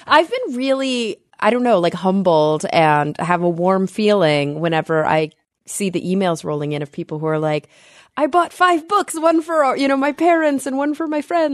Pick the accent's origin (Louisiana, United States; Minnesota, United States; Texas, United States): Texas, United States; Dallas; Growing up in Dallas, it was really good.